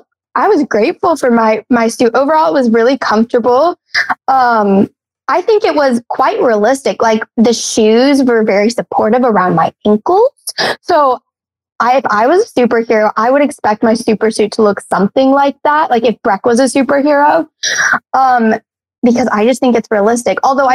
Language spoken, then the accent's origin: English; Texas, United States; We're both from Texas. We bonded over the weirdest things, like, well, not the weirdest thing, but, like, Texas, cowboys, Tex-Mex food.